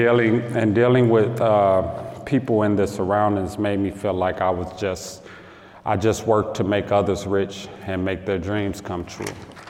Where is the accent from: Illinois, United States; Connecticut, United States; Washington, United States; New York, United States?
Illinois, United States; Chicago; Growing up in Chicago was hard.